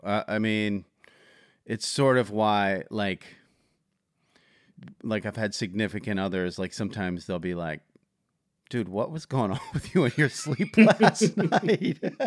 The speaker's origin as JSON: {"language": "English", "town": "Philadelphia", "region": "Pennsylvania", "country": "United States", "said": "Like, I'm from Philadelphia. We yell, you know, like we yell."}